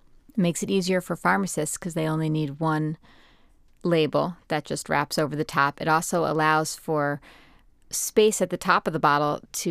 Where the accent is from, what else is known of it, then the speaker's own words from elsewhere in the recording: Mount Kisco, New York, United States; I'm from Mount Kisco, New York.